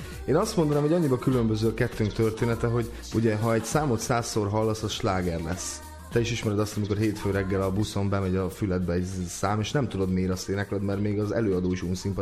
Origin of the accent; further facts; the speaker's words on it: Bács-Kiskun, Hungary; Kiskunhalason, Kalocsán, Kiskörösön, ahonnan jövünk, és a környező Bács megyei városokban fönnálltunk a színpadon.